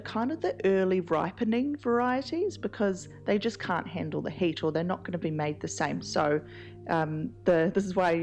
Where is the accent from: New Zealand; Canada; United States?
New Zealand; Hawke's Bay; now in Auckland, New Zealand; I'm from Hawke's Bay, so I was Hawke's Bay born, and we make a lot of wine down there.